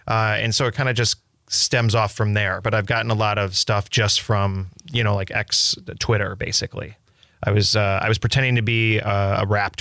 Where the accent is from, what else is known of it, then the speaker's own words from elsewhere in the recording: Milwaukee, Wisconsin, United States; And so it's like an hour to them, 2 hours to where I grew up. And so I'm from Milwaukee.